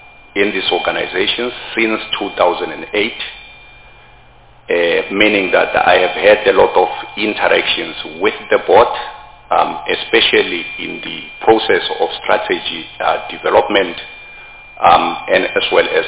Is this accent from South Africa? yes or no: yes; Pretoria, Gauteng, South Africa; now in Polokwane, South Africa; I am 48 years old. I was born and bred in Pretoria, but currently residing in Polokwane. That's where I'm working.